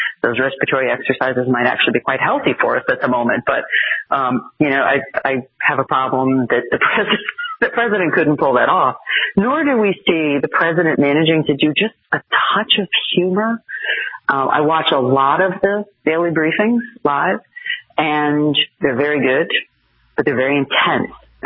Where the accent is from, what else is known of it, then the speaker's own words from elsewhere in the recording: New Jersey, United States; I grew up in North Jersey.